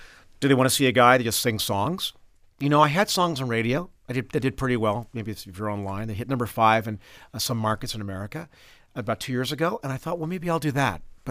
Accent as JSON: {"language": "English", "region": "England", "country": "United Kingdom", "tie": "born or raised there", "said": "I grew up in England during"}